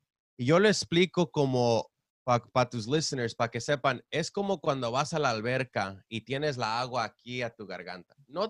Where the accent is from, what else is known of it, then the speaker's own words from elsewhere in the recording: Nashville, Tennessee, United States; born there; yo nací en Nashville, Tennessee. Mi familia es de México.